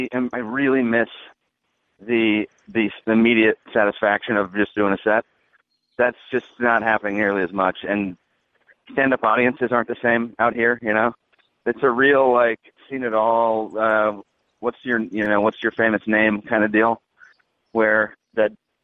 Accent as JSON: {"language": "English", "town": "Kansas City", "region": "Missouri", "country": "United States", "said": "I'm from Kansas City, and so I would have made that move to Chicago to try comedy"}